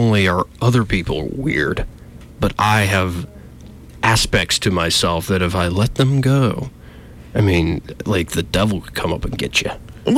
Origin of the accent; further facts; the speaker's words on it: Alabama, United States; this is the church I was raised in, I was raised in Alabama, not the Pennsylvania church. I was raised a Roman Catholic.